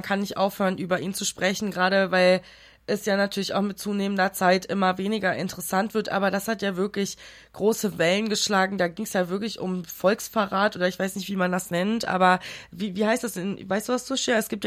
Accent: Iran; now in Germany; dass ich als Iranerin das nicht kenne

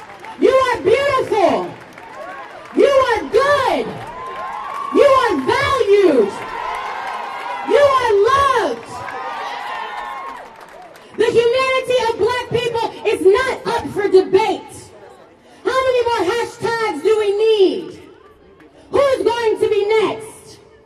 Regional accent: Louisiana, United States; I've spent my entire life in the deep south of the United States. I grew up in Louisiana.

